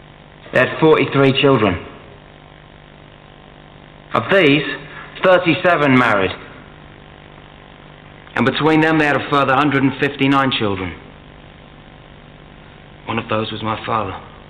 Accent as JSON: {"language": "English", "town": "Bermondsey", "region": "London", "country": "United Kingdom", "said": "I'm an Englishman. I'm from Bermondsey, southeast London. My father was called George. He was also from Bermondsey."}